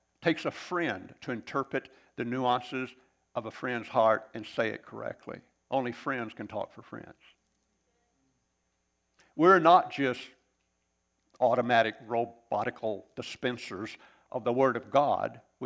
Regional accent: Arkansas, United States; I was from Arkansas.

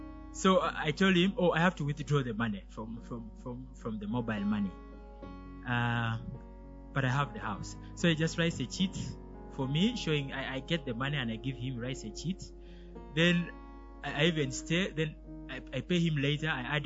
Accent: Gulu, Northern Region, Uganda; I'm from Gulu.

